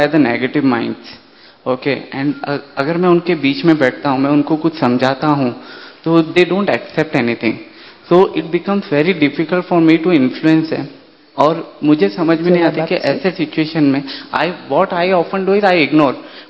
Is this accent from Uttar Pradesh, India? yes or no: no; Mumbai, Maharashtra, India; मैं मुंबई से आया हूँ।